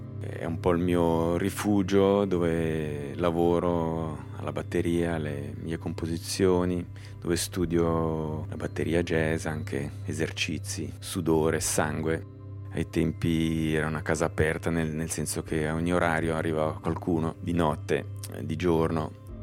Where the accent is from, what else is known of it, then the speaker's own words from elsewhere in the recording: Arcegno, Ticino, Switzerland; Sono nato ad Arcegno qualche decennio fa, bellissimo paese dove ho vissuto una bellissima infanzia.